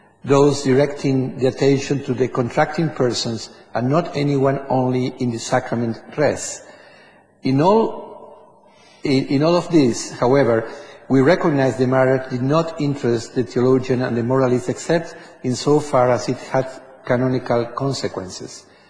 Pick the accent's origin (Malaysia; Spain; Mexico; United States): Spain; accent: Spanish; English is a second language; my Spanish background is strong in my accent. I apologize for my English.